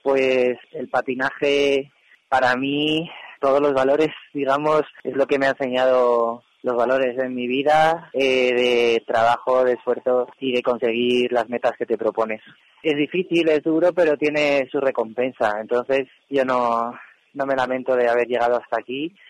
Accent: Madrid, Community of Madrid, Spain; Yo, por ejemplo, soy de Madrid y estoy en los Juegos Olímpicos de invierno.

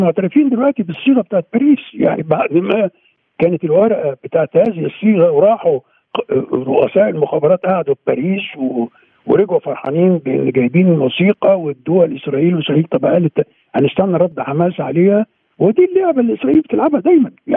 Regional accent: Egypt; احنا كمحامين مصريين

